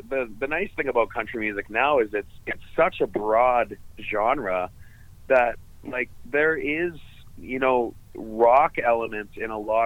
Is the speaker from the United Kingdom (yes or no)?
no; Weyburn, Saskatchewan, Canada; And I grew up playing in a cover band in my hometown of Weyburn, Saskatchewan.